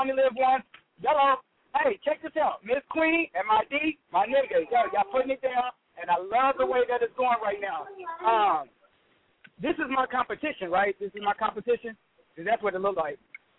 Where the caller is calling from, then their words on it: Columbus, Ohio, United States; I'm calling from Columbus, Ohio.